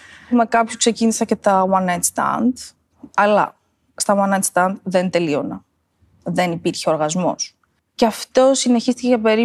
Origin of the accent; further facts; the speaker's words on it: Ioannina, Epirus, Greece; είμαι 28 χρονών, είμαι από τα Γιάννενα και μένω στα Γιάννενα